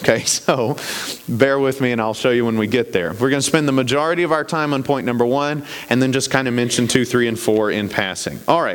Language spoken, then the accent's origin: English; Nashville, Tennessee, United States; I was blown away by this because I'm from Nashville. No one says this in Nashville.